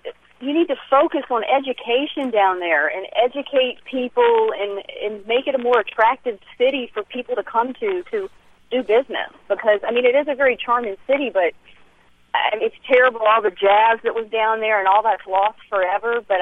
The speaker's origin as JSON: {"language": "English", "region": "Louisiana", "country": "United States", "said": "Well, I'm from Louisiana, and my family's down in Baton Rouge"}